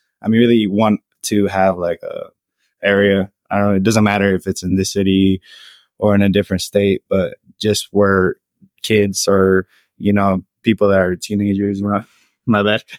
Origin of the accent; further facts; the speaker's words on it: Harvard, Nebraska, United States; also born or lived in Hastings; I was born in Hastings and then I was raised in Harvard.